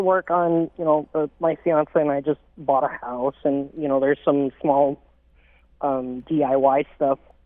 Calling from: Buffalo, New York, United States; Buffalo, New York.

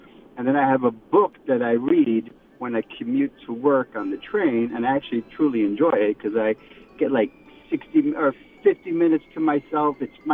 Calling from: Rockaway, New York, United States; I'm calling from Rockaway, New York.

